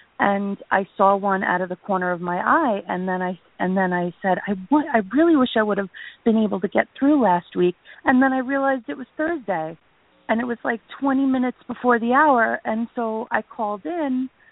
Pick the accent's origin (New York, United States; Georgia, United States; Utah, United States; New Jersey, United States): New York, United States; I'm from New